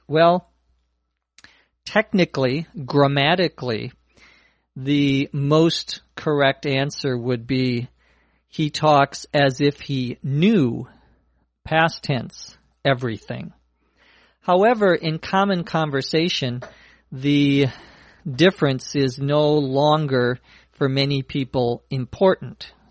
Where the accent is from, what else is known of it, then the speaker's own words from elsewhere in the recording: Los Angeles, California, United States; from Los Angeles.